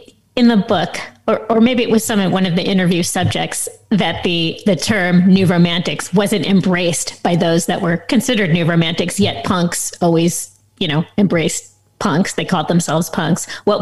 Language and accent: English; Los Angeles, California, United States; we grew up with this music, but we grew up in Los Angeles.